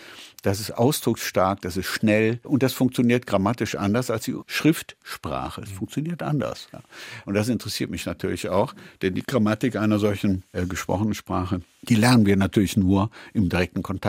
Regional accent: Cologne, North Rhine-Westphalia, Germany; dann bin ich in Köln aufgewachsen

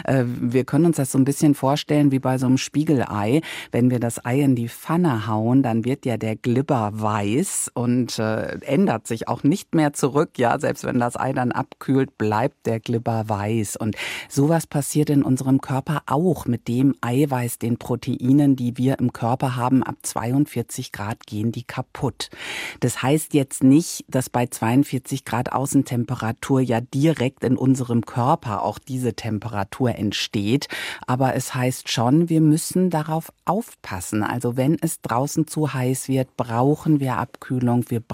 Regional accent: Lower Saxony, Germany; Na, ich fahre tatsächlich sehr gerne an die Nordsee. Da komme ich nämlich her aus Ostfriesland

